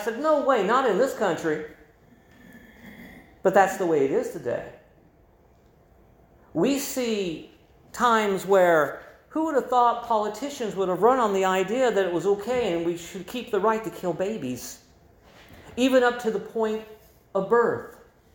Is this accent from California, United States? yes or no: no; Illinois, United States; also born or lived in Missouri; If you would have told me as a young person growing up in Illinois or even going to college down in Missouri at Baptist Bible College